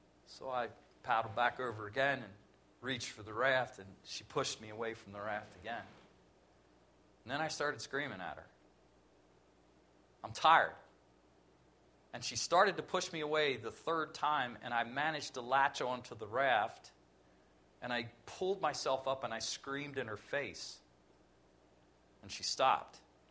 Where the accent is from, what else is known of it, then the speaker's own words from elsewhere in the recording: United States; born there; I was born on the Susquehanna River.